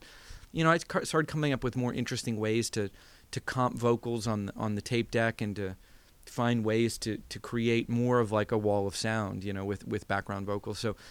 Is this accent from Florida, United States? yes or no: yes; Gainesville, Florida, United States; also born or lived in Jacksonville, United States; I mean, I grew up in Gainesville, Florida, in Jacksonville, Florida.